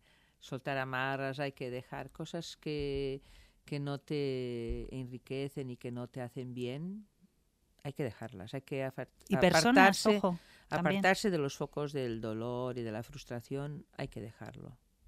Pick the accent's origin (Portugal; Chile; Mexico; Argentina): Portugal; Porto, Norte; yo escuchaba cuando era pequeña en Porto. Mi familia, mi mamá y mi abuela españolas